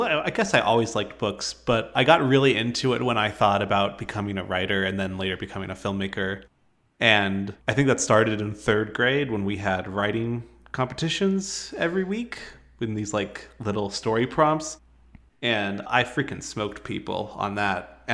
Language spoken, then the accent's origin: English; Albuquerque, New Mexico, United States; I was born and raised in Albuquerque.